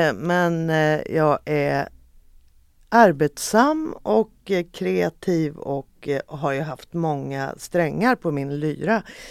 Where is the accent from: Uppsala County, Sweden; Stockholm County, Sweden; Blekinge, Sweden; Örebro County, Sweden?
Örebro County, Sweden; Örebro; born there; Ja, jag är född i Örebro. I Närke.